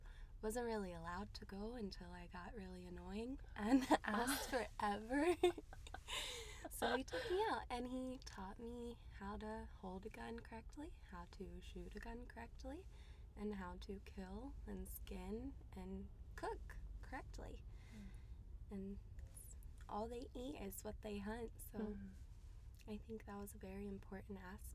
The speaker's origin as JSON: {"language": "English", "region": "Virginia", "country": "United States", "tie": "born or raised there", "also_born_or_lived": "Gainesville, Virginia", "said": "I lived with my grandparents for a few in Northern Virginia until I was four, and I came here to the mo"}